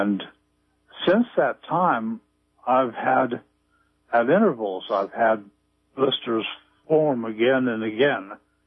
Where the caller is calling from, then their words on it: Arcata, California, United States; Hello, I'm from Arcata.